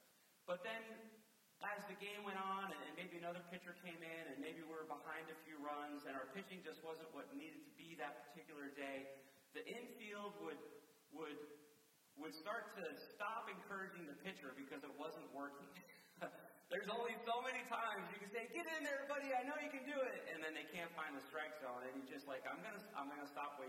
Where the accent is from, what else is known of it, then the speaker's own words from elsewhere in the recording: Preston, Connecticut, United States; Any opportunity I had, from front yard wiffle ball to recess at school, growing up in Preston, and of course the Little League system, as soon as I could play, all the way until I was too old.